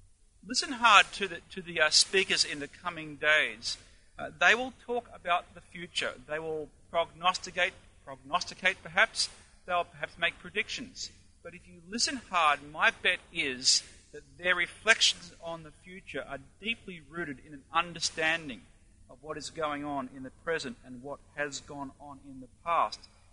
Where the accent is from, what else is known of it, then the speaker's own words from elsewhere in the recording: Australia; The other thing, of course, I am is an Australian, and I don't repent of that. I've lived here now for, my goodness, is it 16 or going on 17 years, and being an Australian is part of my history.